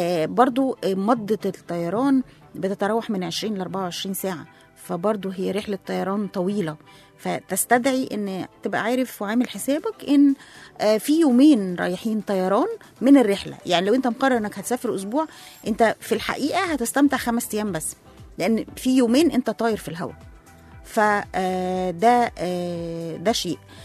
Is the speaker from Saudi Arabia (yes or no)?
no; Egypt; وإحنا أصلا كمصريين ترحبين وبنحب السواح